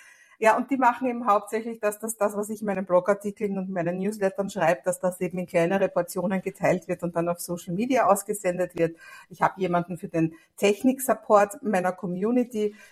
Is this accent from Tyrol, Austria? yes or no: no; Vienna, Austria; ich komme aus Wien und habe 2 Kinder, die mittlerweile erwachsen sind